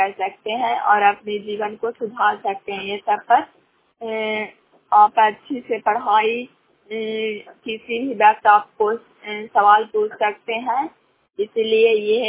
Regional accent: Bihar, India; ग्राम town panchayat शांत खनकरा पटला, जिला नालंदा के निवासी हूँ।

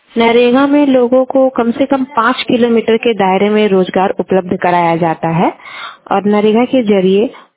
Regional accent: Basti, Uttar Pradesh, India; मैं बस्ती की रहने वाली हूँ।

